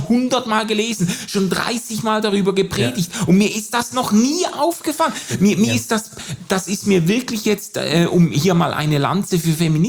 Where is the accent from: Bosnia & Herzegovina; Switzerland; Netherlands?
Switzerland; als Schweizer, Europäer, weißer Mann, als privilegierter Mensch